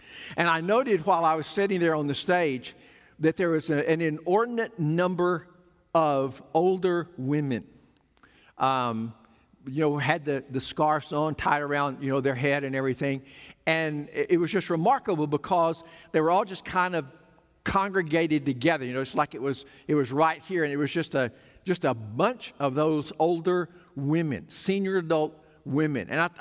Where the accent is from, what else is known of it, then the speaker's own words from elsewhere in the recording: Ralston, Arkansas, United States; Well, I remember growing up in South Arkansas, in Ralston